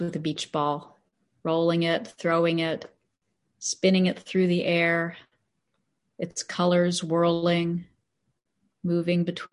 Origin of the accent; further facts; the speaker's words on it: Texas, United States; I grew up on the Texas Gulf Coast, where it's hot and muggy most of the year.